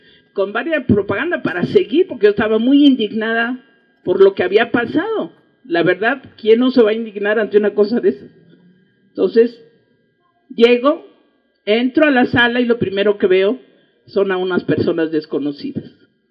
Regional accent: Taxco, Guerrero, Mexico; Y yo soy de Guerrero, les quiero decir, yo soy de Taxco, Guerrero.

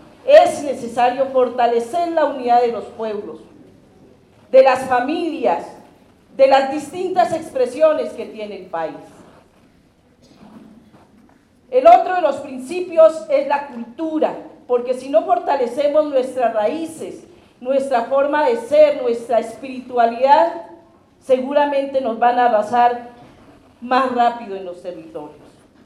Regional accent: Colombia

